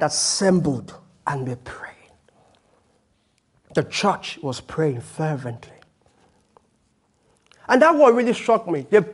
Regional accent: Nigeria; first language Yoruba; English is a second language; my mother tongue is Yoruba, so, you know, I always talk about, you know, I said, if you never, make sure you go to Nigeria before you

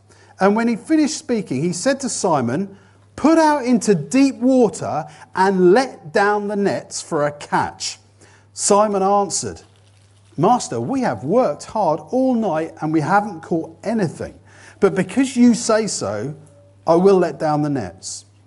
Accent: Southampton, South East England, United Kingdom; I am from Southampton.

